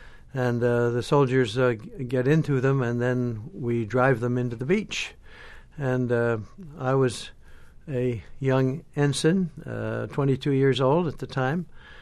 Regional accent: Montclair, New Jersey, United States; also born or lived in Illinois; No, I was born in Illinois, but at the age of two, my family moved to New Jersey, and I grew up in Montclair, New Jersey, went to public schools there and to high school there.

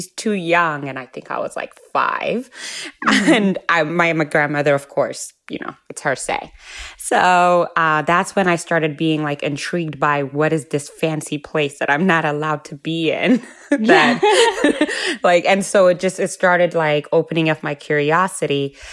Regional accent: Ethiopia; English is a second language; When I was in Ethiopia, my sister and I went to an Italian school. And so I only spoke Italian and Amharic, which is the Ethiopian language.

